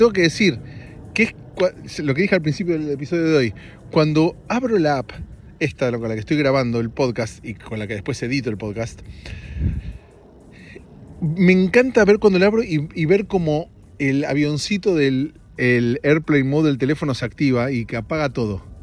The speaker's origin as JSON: {"language": "Spanish", "country": "United States", "second_language": "Spanish", "said": "soy americano y nosotros hablamos en inglés. Pero es verdad, soy americano, chicos."}